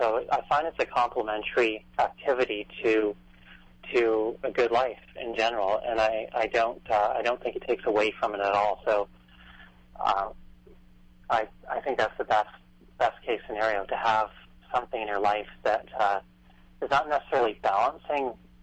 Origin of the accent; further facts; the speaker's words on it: Vancouver, British Columbia, Canada; I'm from Vancouver, so it started off in Canada.